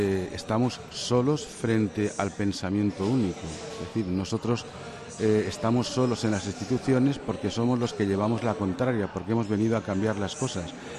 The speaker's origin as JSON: {"language": "Spanish", "town": "Torreblanca", "region": "Valencian Community", "country": "Spain", "tie": "born or raised there", "lives_now": "Valencia, Spain", "said": "Yo nací en esta provincia, yo soy de Torreblanca, o sea, muy cerquita, llevo más de media vida en Valencia"}